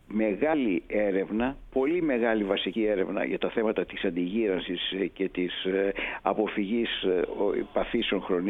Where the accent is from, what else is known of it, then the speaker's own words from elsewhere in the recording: Greece; μας αφορά εμάς σαν Έλληνες